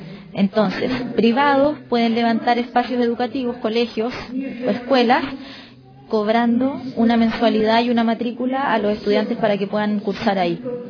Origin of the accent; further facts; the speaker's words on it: Santiago, Santiago Metropolitan Region, Chile; Hola a todas, a todos. Vengo de Santiago de Chile